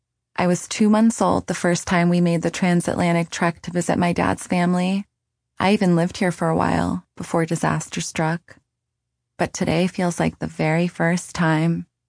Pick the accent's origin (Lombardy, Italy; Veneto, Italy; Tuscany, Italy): Lombardy, Italy; born there; English is a second language; I feel more comfortable speaking my native tongue. I was born in Italy and have spent the last few years in Saronno, a small town in the province of Varese